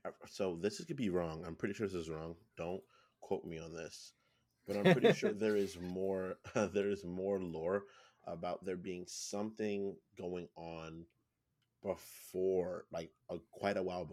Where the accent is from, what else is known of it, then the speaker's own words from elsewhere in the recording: New York, United States; being a New Yorker, it reminds me a lot of New York.